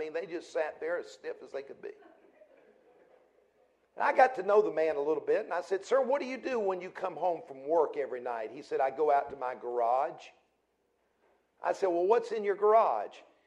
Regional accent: the South, United States; My wife and I come from the South.

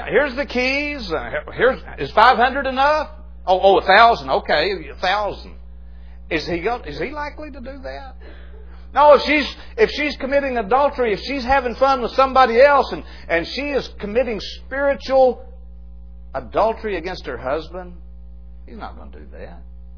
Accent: Mount Pleasant, Arkansas, United States; I was thinking yesterday, back in the 50s, where I grew up in Mount Pleasant, Arkansas, there was a little cafe.

